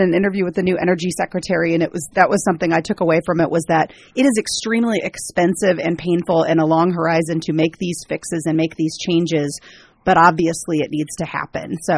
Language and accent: English; Midwest, United States; You know, I grew up in the Midwest. We had horrible winter storms.